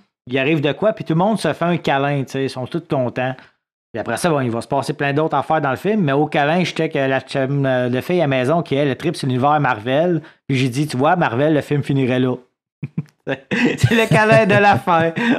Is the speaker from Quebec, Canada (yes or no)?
yes; Drummondville, Quebec, Canada; Donc, nous, moi puis le D, on vient de Drummondville, mais ça, c'est dans le centre du Québec et Mauricie et Bois-Franc.